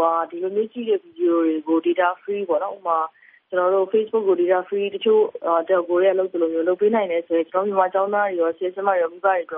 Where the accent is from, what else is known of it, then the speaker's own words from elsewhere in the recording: Yangon, Yangon Region, Myanmar; ကျွန်တော်ဆိုရန်ကုန်မှာပဲမွေးရန်ကုန်မှာပဲကြီး